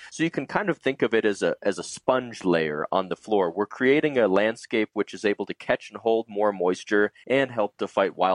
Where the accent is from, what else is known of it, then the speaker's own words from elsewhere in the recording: Boulder, Colorado, United States; I grew up in Boulder, Colorado, spending a lot of time in the Rocky Mountains as a kid